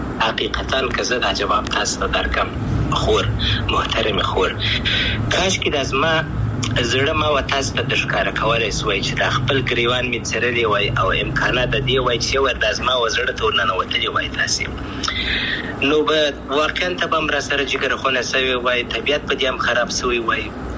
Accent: Afghanistan; زه افغان یم، ان شاء الله بیا به افغانستان تبلار سم

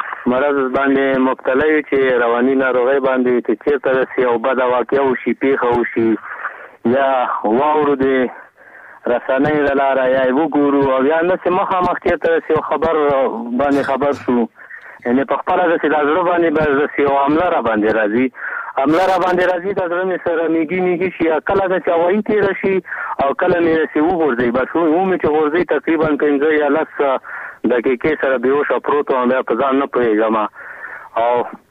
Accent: Paktia, Afghanistan; د پکتیا ولایت نه

